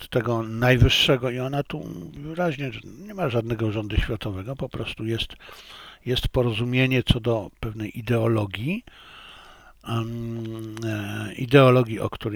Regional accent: China; Jak Państwo wiecie, ja jestem Chińczykiem i Polakiem, więc mnie interesuje Polska

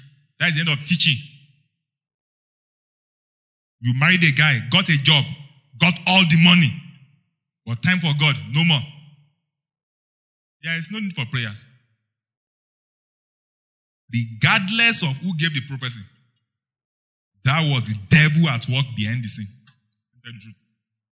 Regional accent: Taraba, Nigeria; moved away as an adult; now in Lagos, Nigeria; since I got to the land of Lagos, I came from Taraba State, I went to Lagos.

